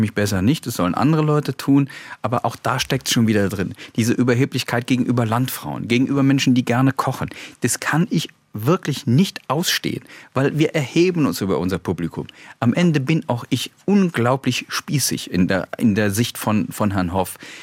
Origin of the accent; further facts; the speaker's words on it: Eifel, Germany; also born or lived in Hamburg / Mainz / Frankfurt; now in Stuttgart, Germany; Also meine Heimat ist irgendwie die Eifel, aber ein bisschen ist Hamburg Hometown, Mainz ein bisschen, Frankfurt ein bisschen und jetzt arbeiten wir in Stuttgart.